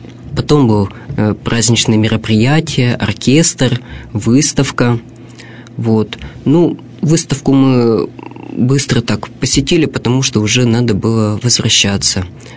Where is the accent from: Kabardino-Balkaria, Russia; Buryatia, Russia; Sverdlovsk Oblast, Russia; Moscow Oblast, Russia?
Sverdlovsk Oblast, Russia; Yekaterinburg; особенно когда люди узнавали, что мы из Екатеринбурга